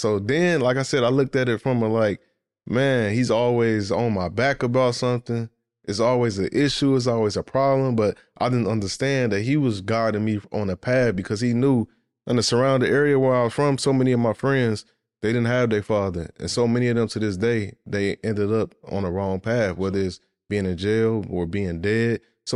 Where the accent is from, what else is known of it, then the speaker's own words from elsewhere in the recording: Chicago, Illinois, United States; like growing up in Chicago, a lot of people don't know this, Chicago is very segregated.